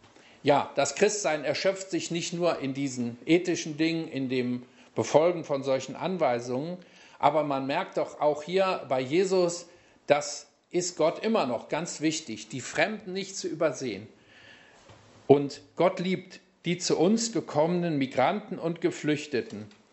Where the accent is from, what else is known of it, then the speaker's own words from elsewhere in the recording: Germany; Als Deutscher gelten wir ja auch im Ausland als Ausländer.